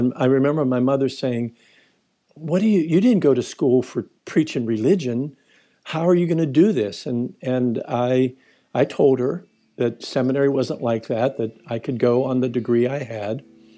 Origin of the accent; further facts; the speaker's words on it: United States; from Coal Dust, USA.